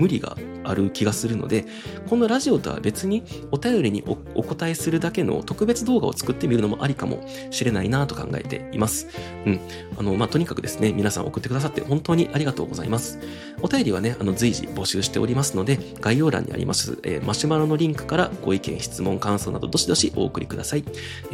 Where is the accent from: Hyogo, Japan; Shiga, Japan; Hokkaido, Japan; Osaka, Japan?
Hyogo, Japan; Kobe; also born or lived in Christchurch, New Zealand / Houston, United States; now in Tokyo, Japan